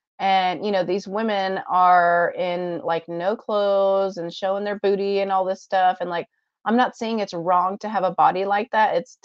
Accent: Houston, Texas, United States; I grew up in Houston. So I grew up listening to rap and stuff like that.

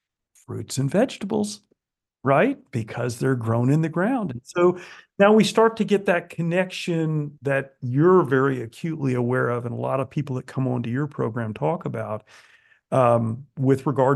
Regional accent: Florida, United States; I grew up in South Florida and we had well water.

